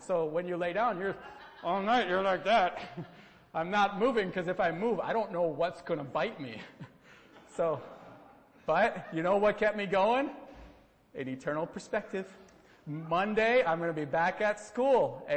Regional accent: Green Bay, Wisconsin, United States; so I'm from Green Bay, for those who don't know, and we would go to Door County like every weekend in summer to go camping. You know, we're good Wisconsinites, and go up north.

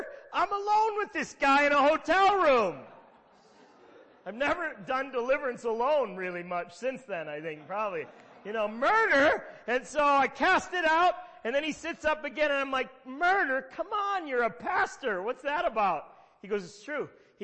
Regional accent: Wisconsin, United States; now in Florida, United States; I'm from Wisconsin. I'm in Florida. No one knows details about my mother.

